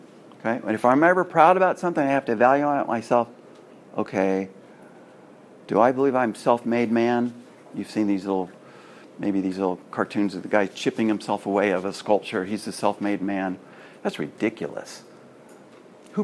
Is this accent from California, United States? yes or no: yes; California, United States; Some years ago, I was in my home state of California going to the Space and Science Center